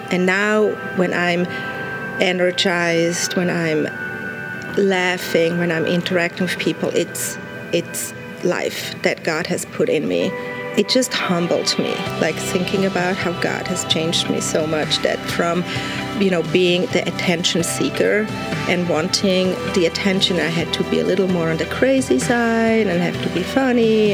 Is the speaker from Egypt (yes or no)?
no; Switzerland; moved away; I grew up in Switzerland, and I came here about 21 years ago.